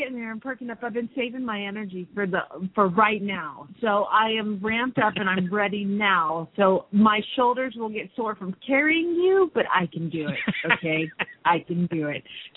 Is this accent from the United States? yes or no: yes; Atlanta, Georgia, United States; you could literally put … I'm from South Atlanta